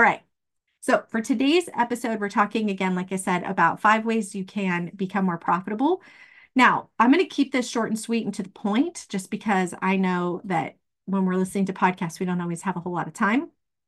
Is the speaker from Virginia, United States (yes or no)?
no; Arizona, United States; now in Idaho, United States; He learned his craft in Idaho, where I'm from, or where I live now, I guess. I'm actually from Arizona